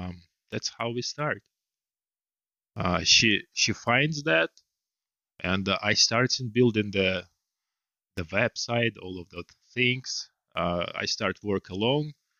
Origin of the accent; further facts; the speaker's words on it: Russia; now in United States; as I come from Russia and I need to do anything to get money in the United States, and I had no really like connections, nothing.